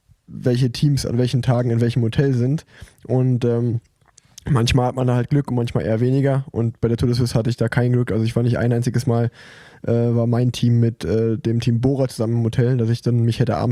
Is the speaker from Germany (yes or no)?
yes; Cologne, North Rhine-Westphalia, Germany; Als Kölner